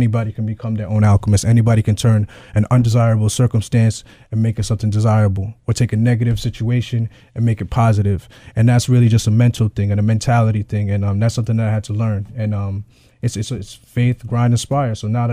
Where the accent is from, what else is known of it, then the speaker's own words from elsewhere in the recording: New York, United States; also born or lived in Brooklyn; That's where I was born, and we went out to Long Island, and I was raised out in Long Island.